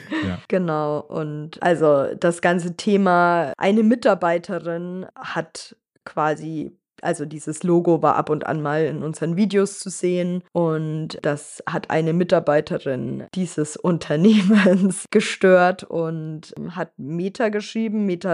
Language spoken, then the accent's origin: German; Volkach, Bavaria, Germany; Die Volkacher Mainschleife